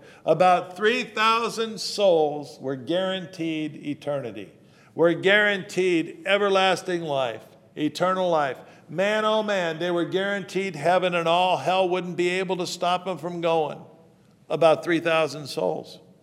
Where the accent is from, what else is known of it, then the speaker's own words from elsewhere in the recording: Santa Cruz, California, United States; I'm from Santa Cruz, California. That's where I was born.